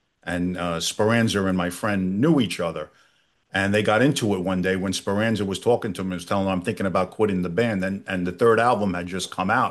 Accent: New York City, New York, United States; I grew up in Brooklyn

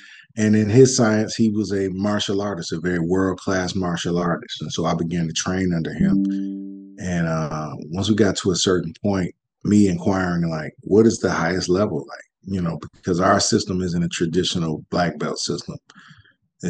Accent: Detroit, Michigan, United States; from Detroit, Michigan. Born and raised here

